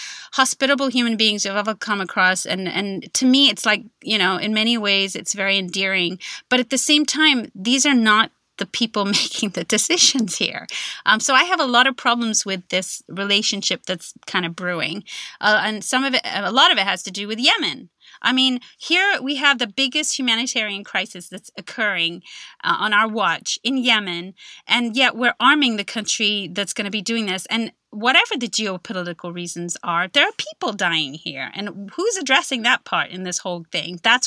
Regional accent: Kuwait; moved away; I grew up in a Gulf state. I grew up in Kuwait, and I didn't go – I left Kuwait 4 days before the invasion happened when Saddam invaded.

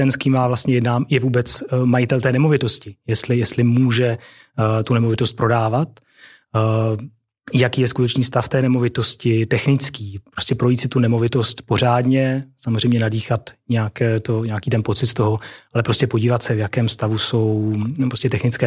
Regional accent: Brno, South Moravian Region, Czechia; Já jsem z Brna původem, takže to dobře vím.

